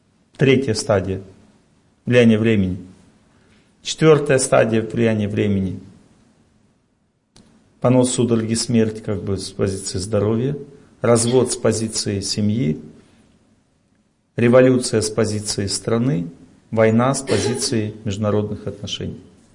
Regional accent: Krasnodar Krai, Russia; Я принял, я приехал, все, из Краснодарского края, там тепло уже, персики расцвели.

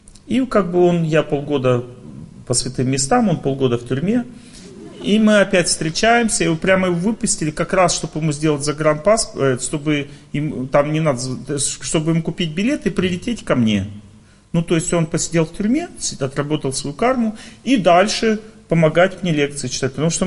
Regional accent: Tolyatti, Samara Oblast, Russia; Ну, ему надо было взять, сделать в Тольятти, съездить, а мы из Тольятти, сделать загранпаспорт.

